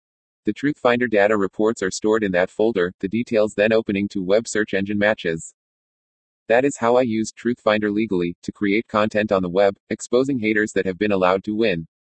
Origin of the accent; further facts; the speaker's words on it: San Bernardino, California, United States; I had to leave town for my hometown of San Bernardino where I write this report.